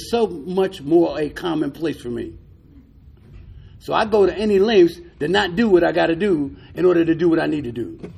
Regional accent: New York City, New York, United States; Well, I'm from Harlem. I grew up in New York City in a project.

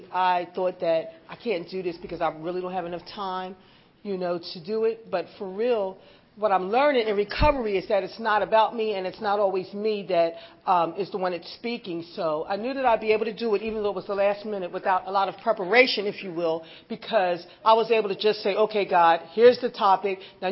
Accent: Philadelphia, Pennsylvania, United States; Like I said, I grew up in Philly, and from an early age, I remember not really feeling loved.

